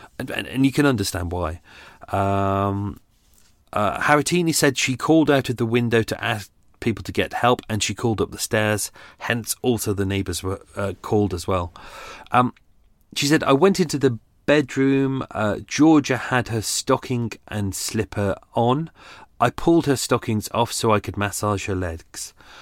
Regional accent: Cyprus; And we talked together because we're both from Cyprus.

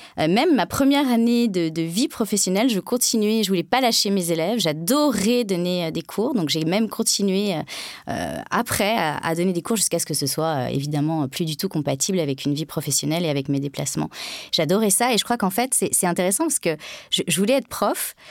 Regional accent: France; Moi, je suis française, comme je l'ai dit, assez lourdement.

